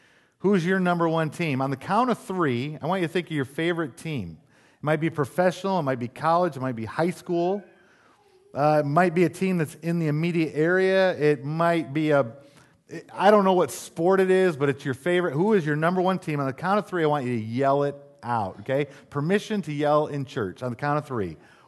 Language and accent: English; Michigan, United States; I grew up in Michigan, and so the teams, for better or for worse, the teams that I grew up with were, for baseball, the Detroit Tigers